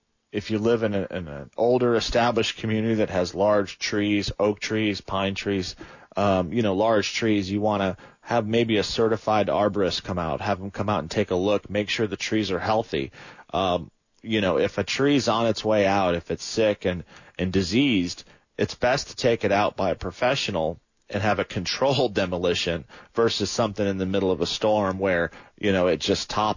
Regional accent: Michigan, United States; I'm from Michigan originally, and I remember Memorial Weekend was always like the big landscaping kickoff weekend

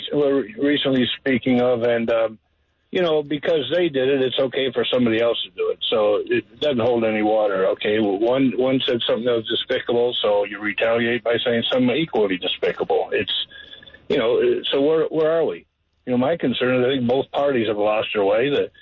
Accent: Ontario, Canada; born there; Yeah, I was born just outside Toronto.

